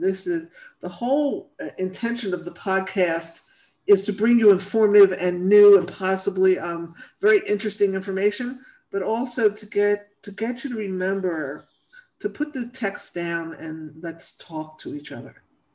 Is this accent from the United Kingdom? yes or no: yes; England, United Kingdom; I'm from England.